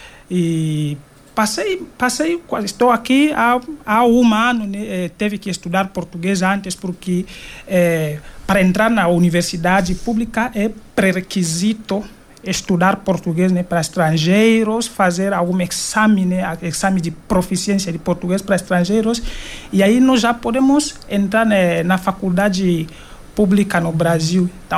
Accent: Malabo, Bioko Norte, Equatorial Guinea; Eu venho da Guiné Equatorial, é um país que fica na África Central, de fala espanhola, que muita gente não sabe às vezes que Guiné Equatorial está aí, né? Eu morava em Malabo, na capital da Guiné Equatorial mesmo, mas nasci num

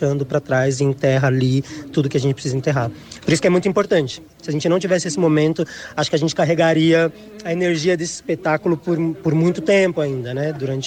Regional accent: São Paulo, Brazil; Nós somos de São Paulo, das periferias de São Paulo

